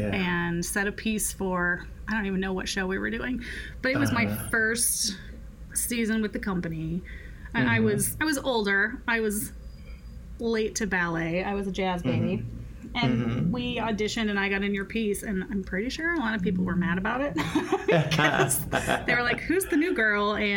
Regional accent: Decatur, Illinois, United States; I saw Joseph Holmes Dance Theater perform at the Decatur Civic Center, because I'm from Decatur, Illinois.

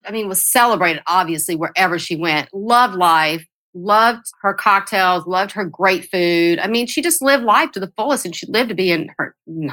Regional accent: Mississippi, United States; I mean, it was always something that being Greek American in Mississippi and having two strong cultures around me

